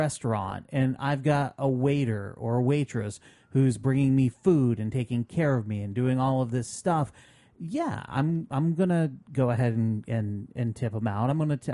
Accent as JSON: {"language": "English", "region": "Vermont", "country": "United States", "said": "Well, and I'm from Vermont, which came out as liberal"}